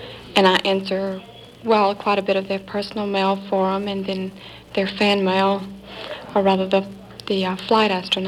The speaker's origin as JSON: {"language": "English", "region": "the South", "country": "United States", "accent": "southern", "said": "They all like to kid me a lot about my southern accent more than anything, I think."}